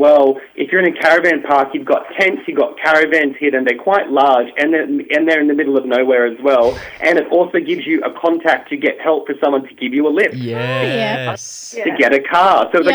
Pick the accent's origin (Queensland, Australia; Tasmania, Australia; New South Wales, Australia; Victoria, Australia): New South Wales, Australia; we are from New South Wales